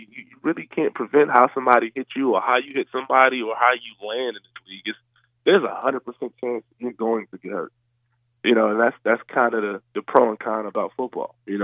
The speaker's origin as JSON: {"language": "English", "region": "New Jersey", "country": "United States", "tie": "born or raised there", "lives_now": "Jacksonville, United States", "said": "some properties here in Jacksonville, and also back in my hometown in New Jersey"}